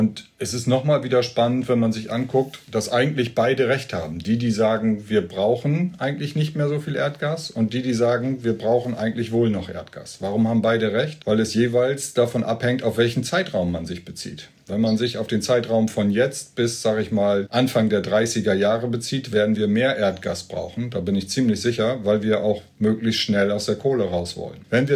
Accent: Lower Saxony, Germany; Ich komme ja aus Friesland, David, und da, glaube ich, gibt es schon länger eine Sensibilität für Klimaschutz und gegen Klimawandel, weil wir eben auch auf Seelevel liegen

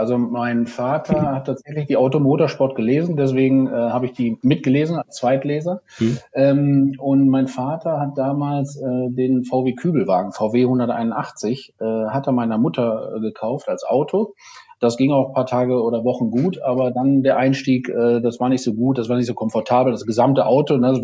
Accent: Aalen, Baden-Württemberg, Germany; Mercedes-Händler aus meiner Heimatstadt Aalen

